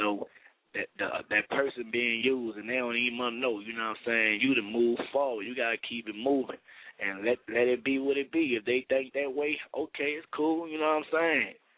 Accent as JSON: {"language": "English", "town": "New Orleans", "region": "Louisiana", "country": "United States", "said": "And I'm from the hood. I'm from the Magnolia Project"}